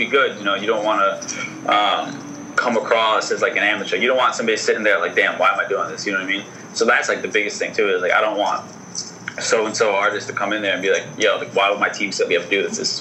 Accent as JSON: {"language": "English", "town": "Bronx", "region": "New York", "country": "United States", "tie": "born or raised there", "also_born_or_lived": "South Plainfield, United States", "lives_now": "Jersey City, United States", "said": "I live in Jersey City now. I was born in the Bronx. I went to, like, elementary school in the Bronx, and then did, like, high school and all that in South Playfield, New Jersey"}